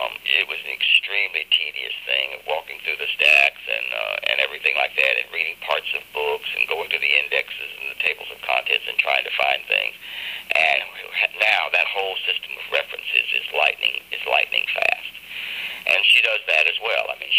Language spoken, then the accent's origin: English; the South, United States; in Southern schools back in when I was growing up in Southern public schools